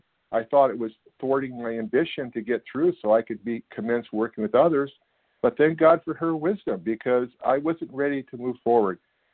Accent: California, United States; I'm from California.

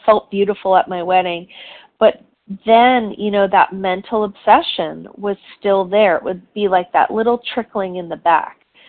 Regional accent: San Diego, California, United States; Hi, everybody … from San Diego, California, and I am new to the Vision meeting

